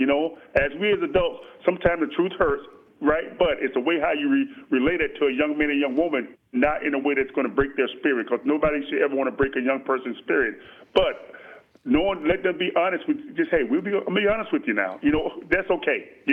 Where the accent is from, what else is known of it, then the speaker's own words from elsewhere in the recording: Phoenix Springs, Florida, United States; Galen Hall was the one who recruited me out of my hometown, the Phoenix Springs, Florida, Walton High School.